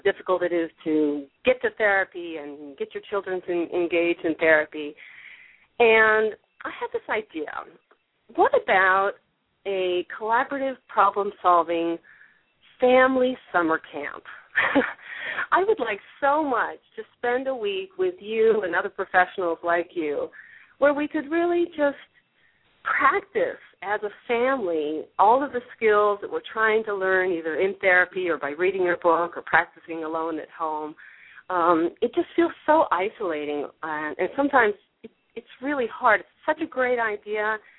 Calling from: San Francisco, California, United States; Hi, I'm calling from San Francisco, where it's sunny and warm, I'm sorry to say, for you.

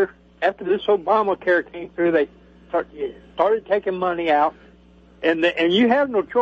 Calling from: Kansas City, Missouri, United States; I'm calling from Kansas City. … I'm calling from Fat Daddy Furniture Island in Kansas City, Missouri.

